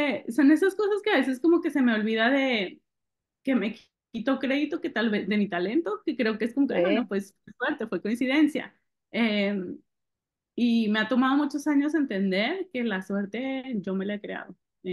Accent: northern Mexico, Mexico; vengo del norte de México, del desierto, al más desierto al paso

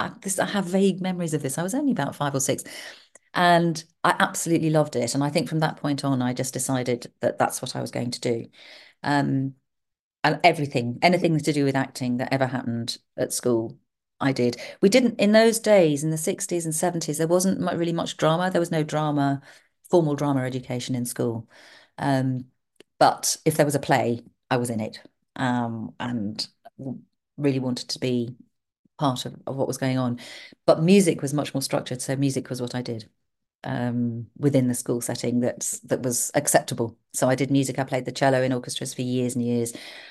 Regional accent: Windsor, South East England, United Kingdom; born there; I was born in Windsor in Berkshire because my grandparents at that point lived there, my mother's parents.

